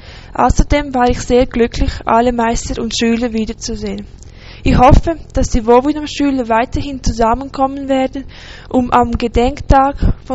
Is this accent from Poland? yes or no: no; Basel, Basel-Stadt, Switzerland; ich komme von Basel aus der Schweiz.